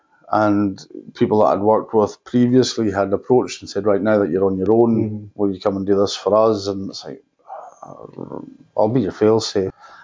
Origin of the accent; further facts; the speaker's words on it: Isle of Lewis, Scotland, United Kingdom; So I was born and brought up in the Isle of Lewis